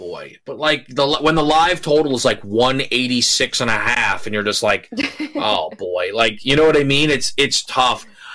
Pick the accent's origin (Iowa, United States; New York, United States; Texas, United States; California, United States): New York, United States; I feel like I speak very negatively of a lot of these New York teams despite being a New Yorker.